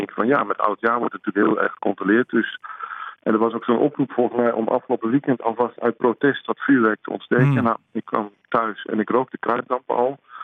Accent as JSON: {"language": "Dutch", "region": "Overijssel", "country": "Netherlands", "said": "Nou, ik kom uit Noordwest-Overijssel en daar was het vroeger elk jaar het slagveld met de politie."}